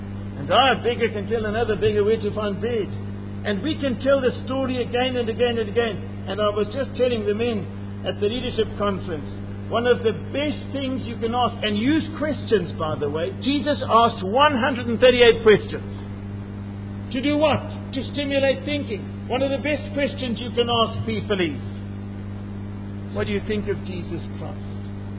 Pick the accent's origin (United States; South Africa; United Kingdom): South Africa; this is very, very wonderful for me as South African